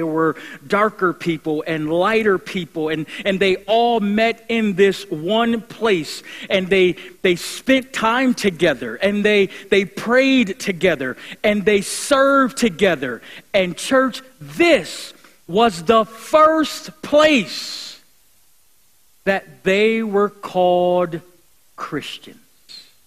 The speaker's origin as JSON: {"language": "English", "town": "Buffalo", "region": "New York", "country": "United States", "tie": "born or raised there", "said": "I grew up in Buffalo. I'm a Buffalo Bills fan."}